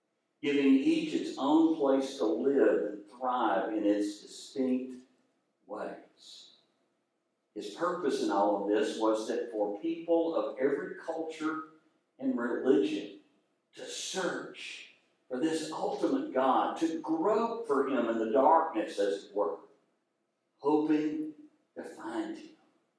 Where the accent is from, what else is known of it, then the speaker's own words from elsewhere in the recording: the South, United States; Because like you, I'm from the South, and you can think about four times faster than I can talk.